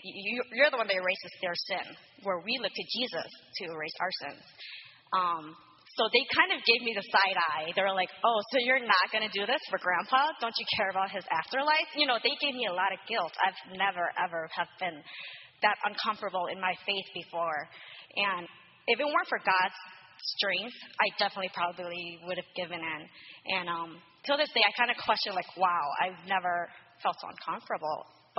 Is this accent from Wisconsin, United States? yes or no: yes; Wisconsin, United States; I'm from Wisconsin originally, and I had to go back up north for his funeral.